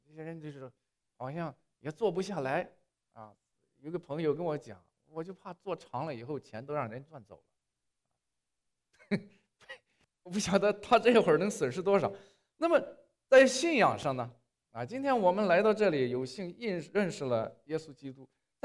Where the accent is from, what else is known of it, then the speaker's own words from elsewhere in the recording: China; 我们从大陆来嘛，啊，从国内的情况来看